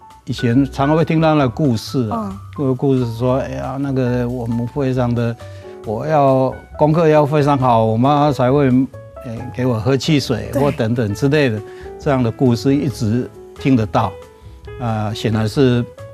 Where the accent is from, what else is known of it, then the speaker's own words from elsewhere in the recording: Taipei, Taiwan; 因为我们老家是在我们以前叫后火车站，台北车站后面